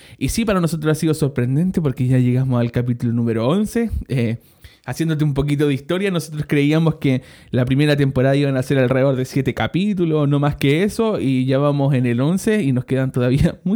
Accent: Chile; nosotros como ya sabes somos chilenos y nos casamos acá en Chile.

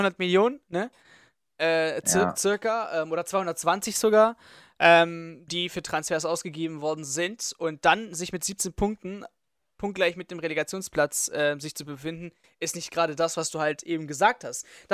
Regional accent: Stuttgart, Baden-Württemberg, Germany; Ich als Stuttgarter bin echt traurig

